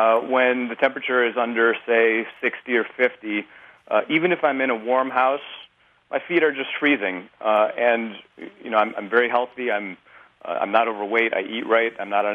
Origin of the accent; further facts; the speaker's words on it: Buffalo, New York, United States; And granted, I'm from Buffalo, so it's pretty cold here